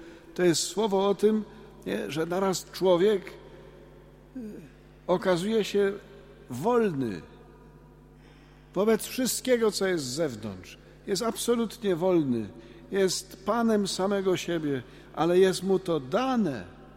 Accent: Podhale, Poland; accent: Goral; jak mówimy po góralsku, hebotał

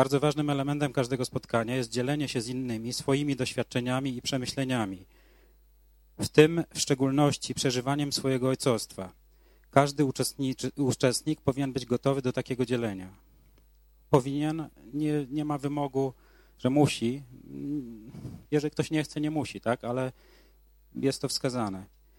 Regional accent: Kobyłka, Masovian Voivodeship, Poland; ja jestem z Kobyłki

